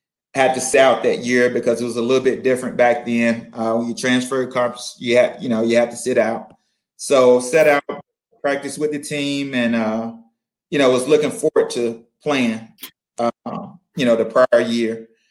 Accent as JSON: {"language": "English", "town": "Chesapeake", "region": "Virginia", "country": "United States", "tie": "born or raised there", "said": "Maryland was 4 hours from home. ECU, 2 hours away from my hometown in Chesapeake, Virginia."}